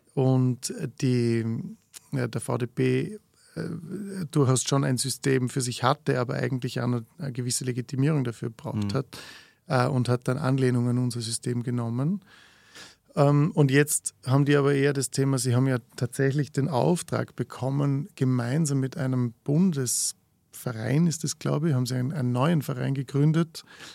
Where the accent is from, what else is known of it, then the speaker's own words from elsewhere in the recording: Vorarlberg, Austria; Und also als Vorarlberger daherkommend und heurigen Kultur erlebend, als Student, das war schon absurd.